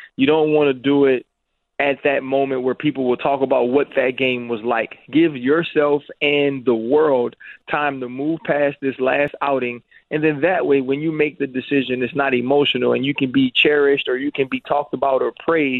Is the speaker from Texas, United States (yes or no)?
no; New Orleans, Louisiana, United States; I live here, right? And I'm from New Orleans.